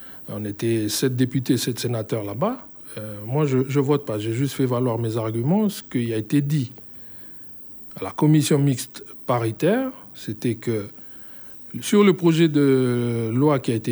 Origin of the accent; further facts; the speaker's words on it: Hienghène, North Province, New Caledonia; ce n'est pas parce que je suis des Yengen que je n'ai pas le droit de venir ici au Sud et d'habiter dans le Sud